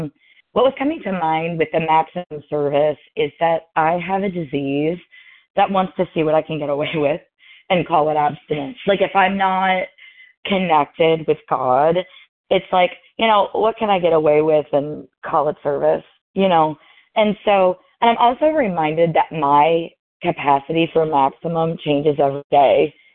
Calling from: Louisville, Kentucky, United States; I'm calling from Louisville, Kentucky.

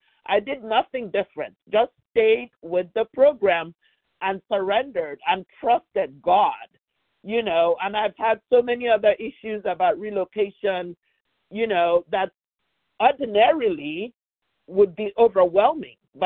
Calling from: California, United States; from California, Pacific Time.

